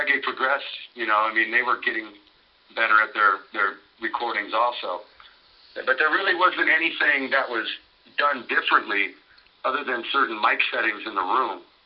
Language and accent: English; United States; growing up in the United States, when people say they like reggae, the first thing that comes out afterwards is